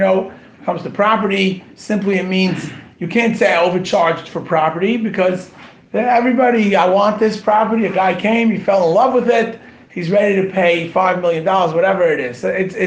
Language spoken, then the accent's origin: English; England, United Kingdom; Hello, I'm from England.